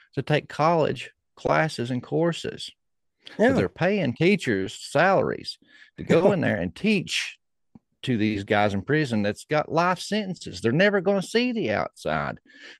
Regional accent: the South, United States; And I mean, I know there's cultural differences, you know, we're from the South

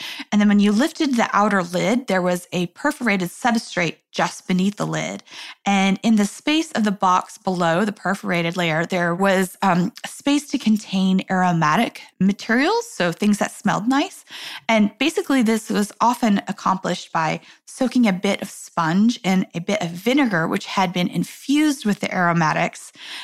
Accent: New York, United States; I'm a New Yorker. I don't have a car

